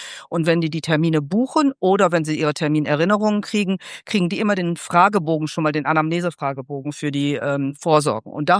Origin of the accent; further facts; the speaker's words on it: Leverkusen, North Rhine-Westphalia, Germany; Ich komme aus Leverkusen, Nordrhein-Westfalen.